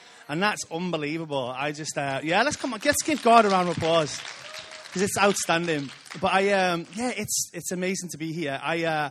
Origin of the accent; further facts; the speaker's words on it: Liverpool, North West England, United Kingdom; I'm a Scouser. I'm proud of it. I love this city. I love its heritage. Grew up with my family really being proud Scousers